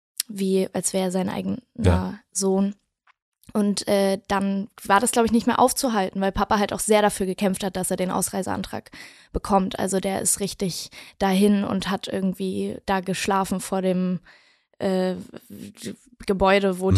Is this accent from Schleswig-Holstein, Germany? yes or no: yes; Wedel, Schleswig-Holstein, Germany; now in Berlin, Germany; Oder nach Wedel. Und da bin ich dann aufgewachsen. Und das ist meine Heimat. Und irgendwie, es ist sehr dörflich, es ist sehr ländlich.